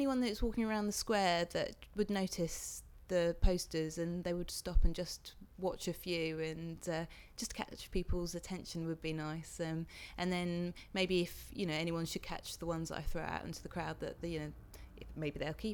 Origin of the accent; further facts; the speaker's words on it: Horsham, South East England, United Kingdom; now in London, United Kingdom; I'm 30 years old. I'm originally from Horsham but I live in South London at the moment.